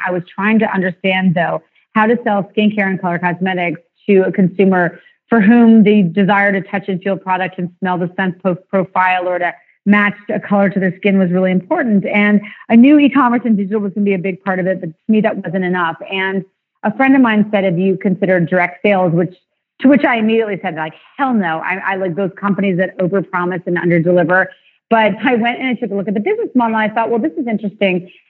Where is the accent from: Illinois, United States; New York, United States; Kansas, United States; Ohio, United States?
New York, United States; now, I grew up in New York, but I had friends in Chicago and Boston and Washington and San Francisco, et cetera.